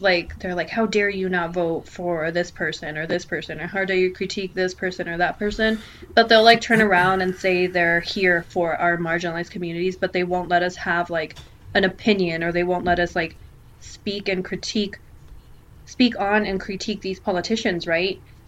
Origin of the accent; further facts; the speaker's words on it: El Paso, Texas, United States; I always jump on it, and I'm like, I'm from El Paso, actually, you know